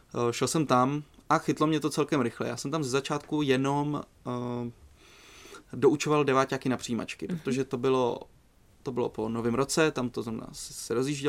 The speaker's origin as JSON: {"language": "Czech", "town": "Mladá Boleslav", "region": "Central Bohemian Region", "country": "Czechia", "tie": "born there", "also_born_or_lived": "Bílá pod Bezdězem", "said": "Přesně, tam jako narodil jsem se v Mladé Boleslavi."}